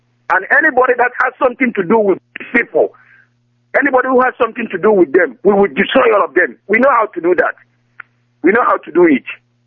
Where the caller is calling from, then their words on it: Goslar, Lower Saxony, Germany; Yeah, I'm from Niedersachsen.